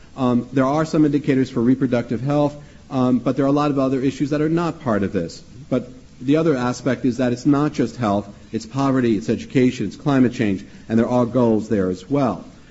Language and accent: English; France; also born or lived in Canada; I'm an American, obviously, I'm born Canadian, and grew up in France.